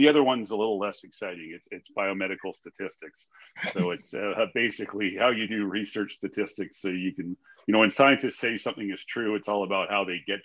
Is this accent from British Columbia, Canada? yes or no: yes; Salmon Arm, British Columbia, Canada; also born or lived in Vancouver; now in Victoria, Canada; So I was born in Vancouver. I grew up in Salmon Arm, which is roughly true, but I live in Victoria because I came here to join the military out of high school.